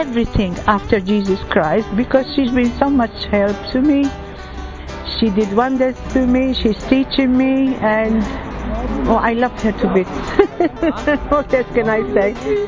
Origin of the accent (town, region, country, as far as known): Malta